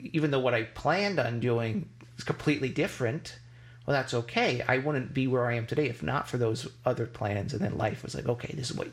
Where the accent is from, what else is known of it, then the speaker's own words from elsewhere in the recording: Palmer, Massachusetts, United States; I'm from Palmer, Massachusetts.